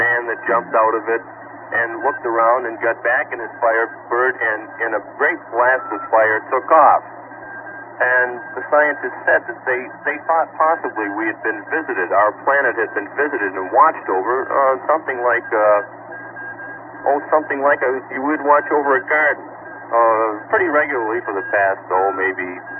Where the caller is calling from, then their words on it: Massachusetts, United States; I'm calling from Cape Cod.